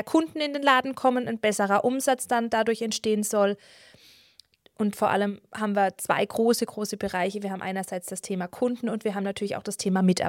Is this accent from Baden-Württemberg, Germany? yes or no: yes; Baden-Württemberg, Germany; Man hört es an meinem Dialekt, ich komme aus Baden-Württemberg, ich werde und kann es auch gar nicht verstecken